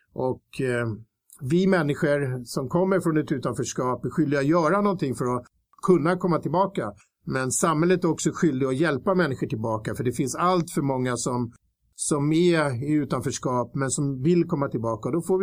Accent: Tyresö, Stockholm County, Sweden; Jag växte upp i Tyre som jag har rört mig väldigt mycket.

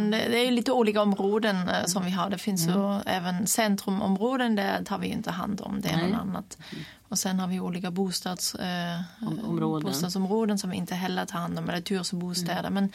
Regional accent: Hamburg, Germany; Swedish is a second language; moved away as an adult; now in Sweden; Som ni kan höra, jag är född i Tyskland och vuxen där. Jag är 36 år, född i Hamburg och utbildade mig först på en skogsbruksgymnasium. Och sen vidare gick jag civilingenjörslinjen Trigård i Tyskland. Och sen flyttade jag hit 2006

